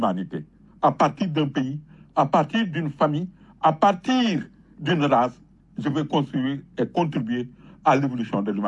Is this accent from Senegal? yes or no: yes; Senegal; Je suis fier du Sénégal.